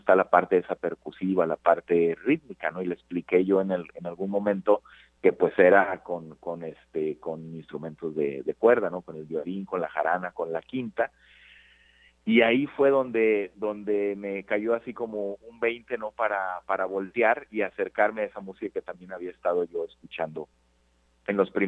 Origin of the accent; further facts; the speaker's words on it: Huasteca, Mexico; sobre todo la música de la región de donde soy originario, ¿no? Que es de la Huasteca.